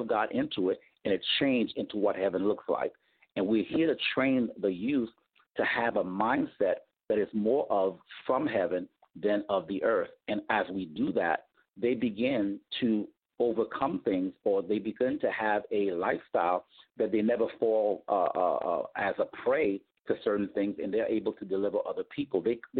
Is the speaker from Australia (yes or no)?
no; Port-au-Prince, Ouest, Haiti; now in United States; I'm from Port Prince, Haiti, and everybody is a quote unquote supposed to be Christian, even though we practice voodoo and everything else that we did.